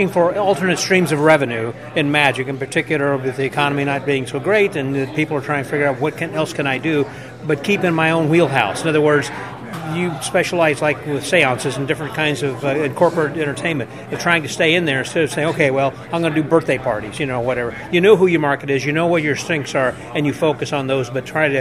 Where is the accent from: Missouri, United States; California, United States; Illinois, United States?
Illinois, United States; accent: Midwestern; Well, Midwestern accent. I'm from Illinois also. And I've been in Texas long enough